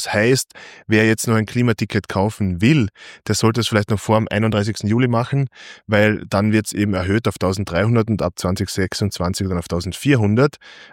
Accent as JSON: {"language": "German", "region": "Vienna", "country": "Austria", "said": "Also für uns als Wiener oder in Wien Lebende, das Wiener U-Bahn-Netz ist so easy"}